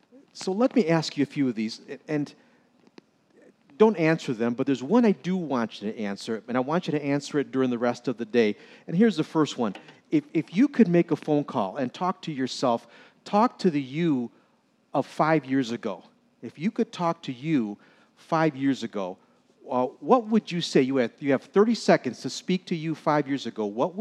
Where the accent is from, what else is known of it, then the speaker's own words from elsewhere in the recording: Indiana, United States; Like this morning, I'm from Indiana, and I'm having my breakfast.